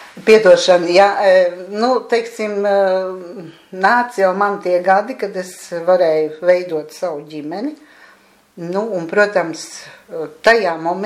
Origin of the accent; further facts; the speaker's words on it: Riga, Latvia; esmu dzimusi Rīgā 1945. Gada augustā. Nodzīvoju es šeit, teiksim, atklāti tā, Buļu ielā, kas ir Iļguciems, un var mani arī pat uzskatīt par Iļguciem meiteni.